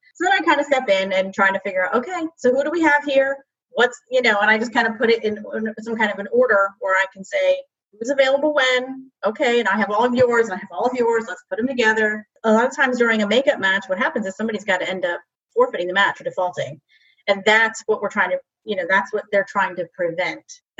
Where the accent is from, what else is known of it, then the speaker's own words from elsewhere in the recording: New Jersey, United States; I'm from New Jersey.